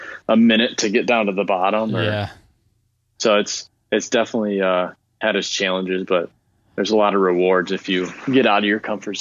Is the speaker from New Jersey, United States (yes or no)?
no; Lansing, Michigan, United States; I mean, I grew up in Lansing, so all the water's pretty, pretty dirty